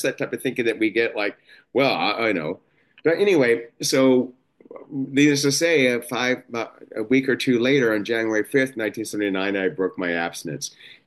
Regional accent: Los Angeles, California, United States; I grew up in Los Angeles. I was going to meetings all the time in Los Angeles, so I'm from that area.

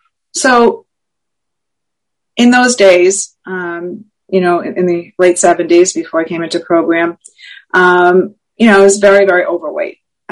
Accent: Massachusetts, United States; So in 1979, in August, there was this doctor in where I lived. I'm from Massachusetts.

